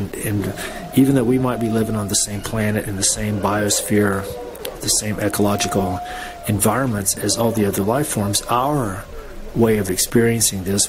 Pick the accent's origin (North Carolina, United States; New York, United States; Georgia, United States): North Carolina, United States; ever since I grew up in North Carolina